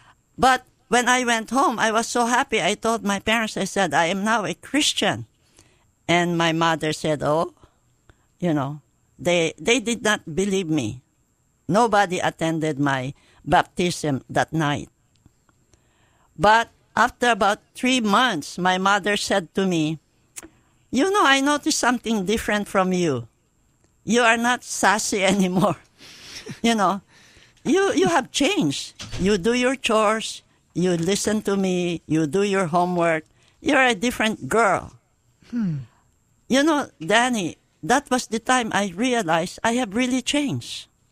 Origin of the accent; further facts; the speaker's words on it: Mandaluyong, Metro Manila, Philippines; moved away as an adult; now in United States; I grew up in the Philippines, in a town, Mandaluyong, Rizal, in the Philippines. And I grew up there. I was born there. I studied there. And then I came to the United States as an East-West Center grantee in 1969.